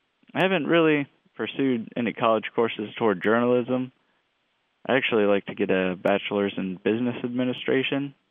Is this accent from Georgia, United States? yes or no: yes; Roswell, Georgia, United States; in Roswell at the North Fulton Regional Medical Center. I lived in Cumming, Georgia, till I was about 3, I believe. Then I moved to Forsyth, outside Gainesville, around that time.